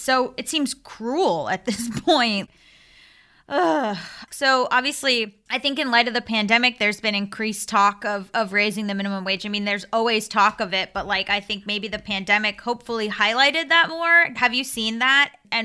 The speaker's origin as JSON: {"language": "English", "region": "Florida", "country": "United States", "said": "Yeah, I'm from Florida, so I understand."}